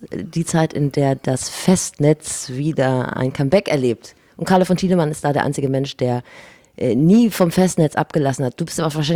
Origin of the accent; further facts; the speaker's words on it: Northern Germany, Germany; wir als Norddeutsche